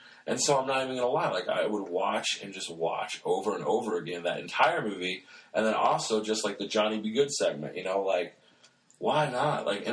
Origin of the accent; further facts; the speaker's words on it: Nashville, Indiana, United States; our small town where I grew up in Nashville, Indiana, Brown County.